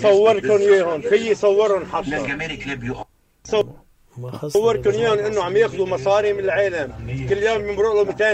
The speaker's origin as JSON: {"language": "Arabic", "country": "Lebanon", "said": "خي أنا مواطن لبناني بشتر بالخضرة"}